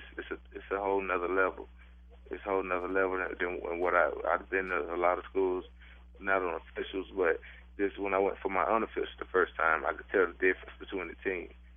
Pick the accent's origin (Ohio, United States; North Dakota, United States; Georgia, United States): Georgia, United States; Thomasville; Because growing up in Thomasville, Georgia, that was the closest college team to me, and that's all I knew as a youngin.